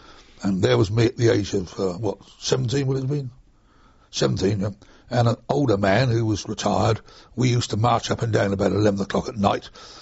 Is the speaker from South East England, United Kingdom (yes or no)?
yes; Portsmouth, South East England, United Kingdom; I was born and bred in Portsmouth, and I'd always been attached to the sea